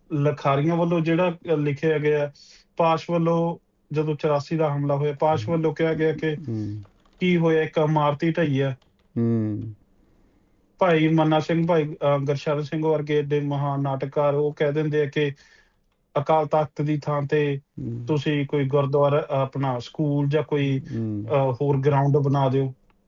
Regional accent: Maur Mandi, Punjab, India; ਮੇਰਾ ਪਿਛੋਕੜ ਜਿਹੜਾ ਬਠਿੰਡਾ ਜ਼ਿਲ੍ਹਾ ਦਾ ਪਿੰਡ ਹੈ, ਮੌੜ ਮੰਡੀ ਮਾਲਵੇ ਇਲਾਕੇ ਦਾ, ਬੜੀ ਹੈਗੀ ਆ ਮੰਡੀ

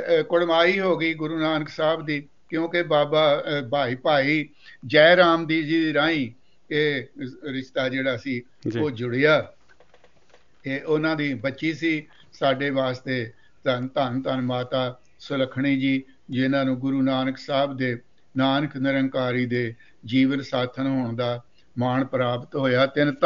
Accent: Punjab, India; born there; ਮੇਰਾ ਜਨਮ ਵੀ ਉੱਥੋਂ ਦਾ ਹੀ ਆ, ਮੇਰੇ ਨਾਨਕੇ ਆ

